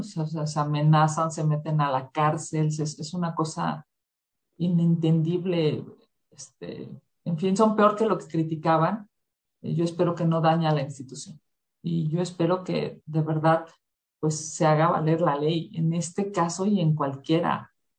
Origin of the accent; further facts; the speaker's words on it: Mexico City, Mexico; Yo soy de aquí de la Ciudad de México y llevo más de 20 años haciendo política